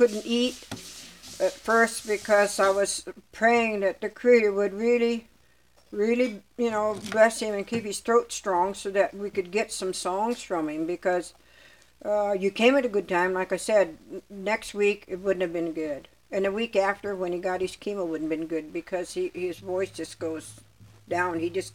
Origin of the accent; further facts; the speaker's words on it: Oregon, United States; I'm an Indian woman from a different tribe than my husband. From his tribe, women down there on the Klamath River do not sing with the drum. But being I am not from his tribe, and I am from here, the state of Oregon